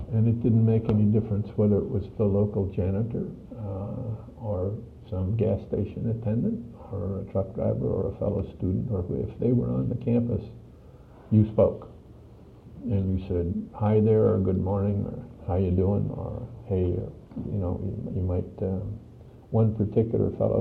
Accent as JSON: {"language": "English", "town": "Richmond", "region": "Virginia", "country": "United States", "tie": "born there", "said": "Well, I was born in Richmond, Virginia. My parents were from Richmond, even though I was never raised there."}